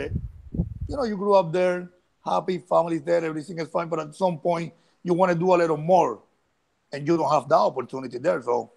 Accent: Havana, Cuba; I'm born in 1984, and I grew up in Havana, and it was great. Havana, to me, is a quite special place, unique city.

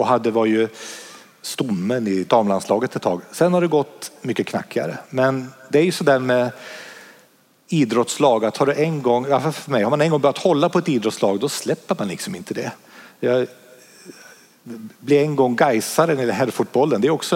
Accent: Vänersborg, Västra Götaland County, Sweden; also born or lived in Sundsvall / Västerås; now in Umeå, Sweden; Och sen hamnade jag i Vänersborg där jag växte upp till stor del.

